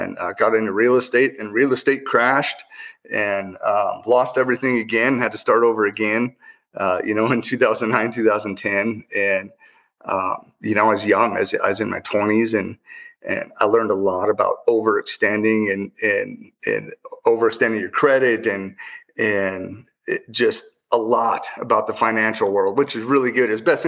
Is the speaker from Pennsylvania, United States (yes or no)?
no; Philipsburg, Montana, United States; So I was born and raised in Western Montana, small town Phillipsburg, Montana. I graduated with 14 kids.